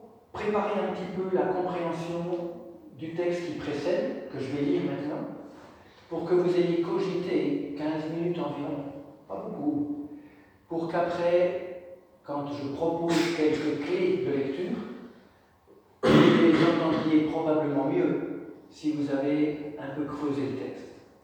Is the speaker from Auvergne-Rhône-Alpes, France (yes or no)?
no; Bourgogne-Franche-Comté, France; also born or lived in Paris / Canada; j'ai étudié au Canada, à l'école publique, et avant ça, à Paris, une école d'ingénieurs. Et avant ça, je viens du pays de Montbéliard. Ceux qui connaissent bien les accents l'ont reconnu.